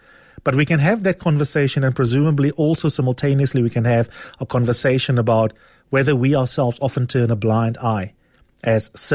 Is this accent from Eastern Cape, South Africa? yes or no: yes; Grahamstown, Eastern Cape, South Africa; I mean, I remember growing up in Grahamstown, for example